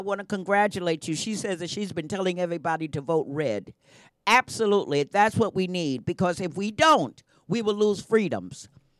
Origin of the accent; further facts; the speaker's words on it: New York, United States; I'm from New York. I can't help it.